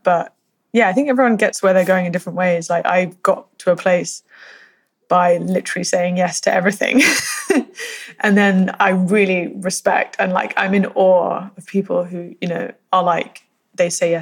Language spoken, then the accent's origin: English; United Kingdom; So I'm so British.